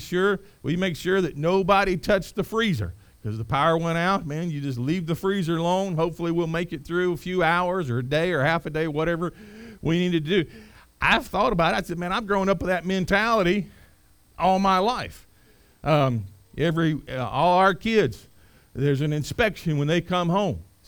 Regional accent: North Carolina, United States; I grew up in Eastern North Carolina. I grew up where, with regularity, there was going to be a hurricane come through.

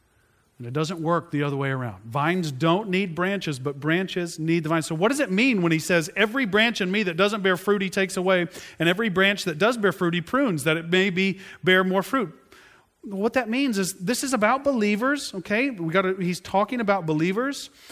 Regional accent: Tulsa, Oklahoma, United States; I grew up in Tulsa, Oklahoma. Okay, there's oil there.

